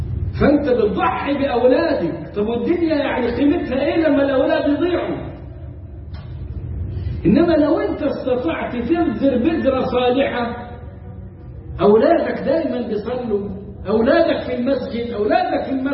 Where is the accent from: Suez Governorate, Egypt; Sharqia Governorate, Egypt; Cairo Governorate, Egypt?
Cairo Governorate, Egypt; Cairo; يعني أكثر بشوية من اللي عندنا في القاهرة.